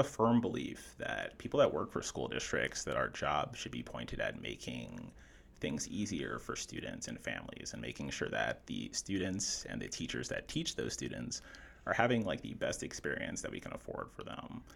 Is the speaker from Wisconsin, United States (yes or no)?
yes; Milwaukee, Wisconsin, United States; I grew up in Milwaukee, came from a family of public school educators